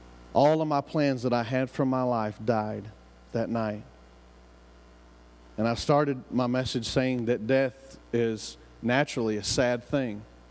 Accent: United States; accent: hillbilly; now in Green Bay, United States; But here I am in Green Bay, Wisconsin. I hope that I don't need an interpreter for my hillbilly accent.

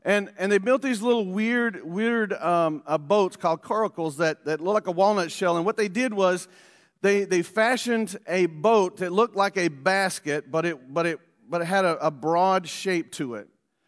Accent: the South, United States; Hey, I'm from the South, so, like, our pastors down South, man, they throw hankies around

